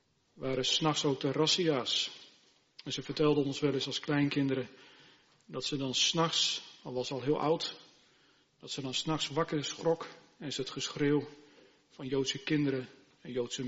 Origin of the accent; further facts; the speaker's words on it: Harderwijk, Gelderland, Netherlands; We zijn opgegroeid in Harderwijk, plaats die in de zomer allerlei Duitse toeristen trok.